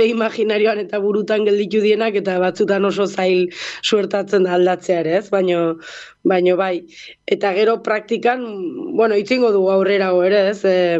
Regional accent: Leitza, Navarre, Spain; ba aurten Leitzetik gure herritik ez da pasat

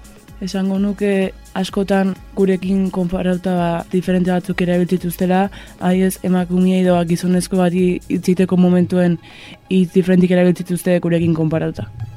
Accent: Azpeitia, Basque Country, Spain; 16 urte dauzket eta Azpeitiarra naiz.

